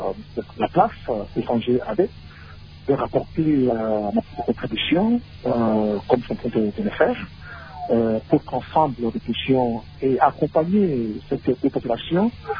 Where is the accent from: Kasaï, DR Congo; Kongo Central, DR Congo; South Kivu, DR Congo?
Kasaï, DR Congo; Et moi-même aussi, je suis originaire du Kassai.